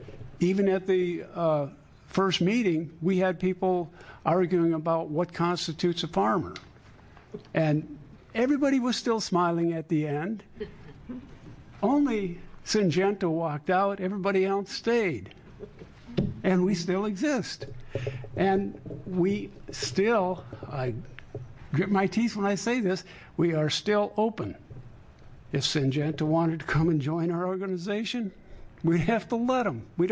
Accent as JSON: {"language": "English", "town": "Rogue River", "region": "Oregon", "country": "United States", "said": "I'm from Rogue River. I'm a farmer."}